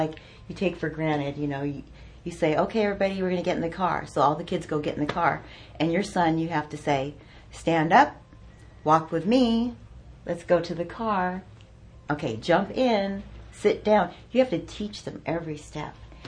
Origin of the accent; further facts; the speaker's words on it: Torrance, California, United States; would be to a little city in LA called Torrance, California. And we're like, really? Really, God? We're from Torrance. And so we come back to Torrance